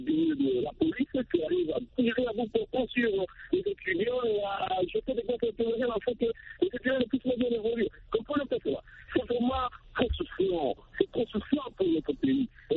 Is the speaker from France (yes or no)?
no; Russia; French is a second language; Vous comprenez, chez nous, à la Russie, on arrive peut-être même à ne pas donner à des étudiants